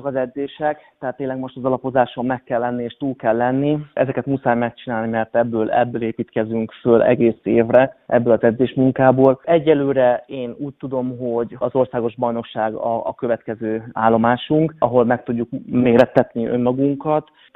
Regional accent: Hungary; büszke vagyok arra, hogy sikerült legjobb magyarként helytállnom.

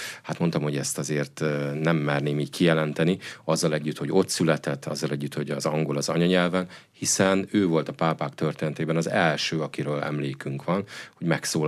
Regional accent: Hungary; A másik, én magyarként ott szinte kétszeresen felújongtam, mert hogy ugye Budapesten, amikor itt volt Ferenc pápa

